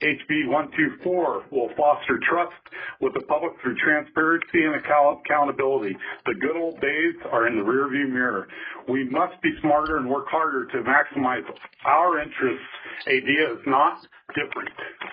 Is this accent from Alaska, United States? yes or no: yes; Fairbanks, Alaska, United States; now in Kodiak, United States; I grew up in Fairbanks, so I've lived in Kodiak for the last 39 years.